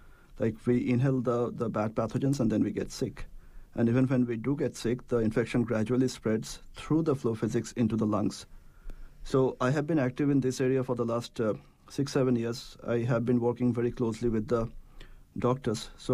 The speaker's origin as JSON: {"language": "English", "town": "Kolkata", "region": "West Bengal", "country": "India", "tie": "born or raised there", "said": "And eventually it came to my hometown where I was in Kolkata."}